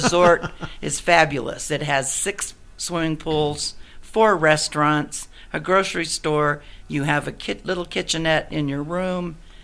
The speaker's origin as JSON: {"language": "English", "region": "Oklahoma", "country": "United States", "said": "So, but I'm from Oklahoma. I'm a farm girl from Oklahoma, and we were taught from very early age that you always get over."}